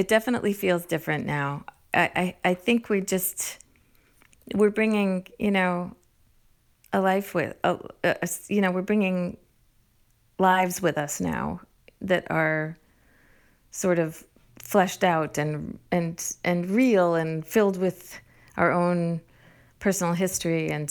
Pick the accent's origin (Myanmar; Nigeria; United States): United States; Portsmouth, Rhode Island; We're all from Portsmouth. We're all from this very small space that everyone is really up in each other's business.